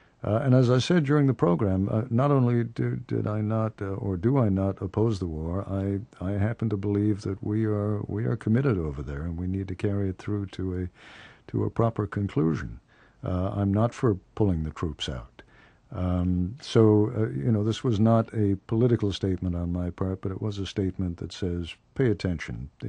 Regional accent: England, United Kingdom; I'm a World War II baby. I grew up in England during World War II.

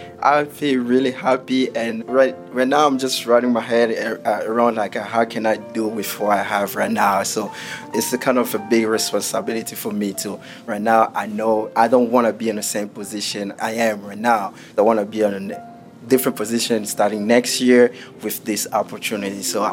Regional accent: DR Congo; English is a second language; also born or lived in Seattle; now in Maryland, United States; I'm from Congo. I came here 2016. I live in Seattle for 4 years and moved to Maryland in 2019. I went to school in my home country

